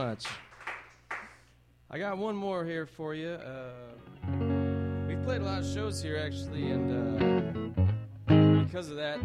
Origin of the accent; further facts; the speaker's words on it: Colorado, United States; I'm from Colorado.